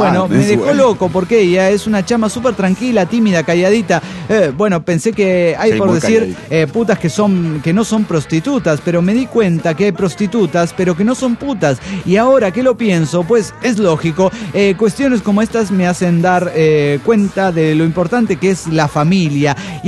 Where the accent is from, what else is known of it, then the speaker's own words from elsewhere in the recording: Manizales, Caldas, Colombia; moved away as an adult; also born or lived in Tunja; now in Bogotá, Colombia; En realidad, yo soy de Manizales. Crecí allá en Colombia, Manizales, y viví allá hasta que terminé la universidad. Luego me fui a vivir a Tunja, de donde son mis padres. Y allá trabajé durante 3 años, hasta que me salió trabajo en Bogotá y me fui para la capital, para Bogotá.